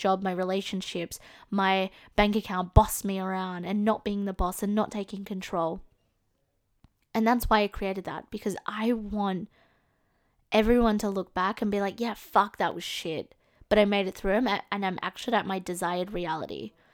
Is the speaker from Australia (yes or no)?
yes; Australia; can't tell by my accent, I am from Australia.